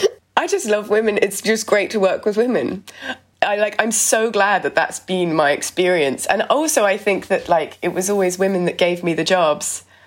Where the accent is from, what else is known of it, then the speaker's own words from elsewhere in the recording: United Kingdom; Like, I just realized slowly, like, oh my God, I'm such a Brit.